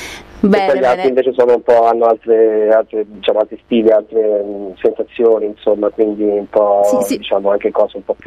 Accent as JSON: {"language": "Italian", "region": "Marche", "country": "Italy", "said": "e poi è di qui vicino perché sono marchigiano"}